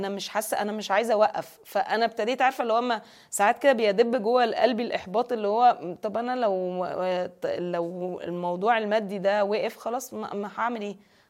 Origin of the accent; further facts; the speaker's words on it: Egypt; السباحين عندنا في مصر ما يقدروش ينافسوا عالميا قوي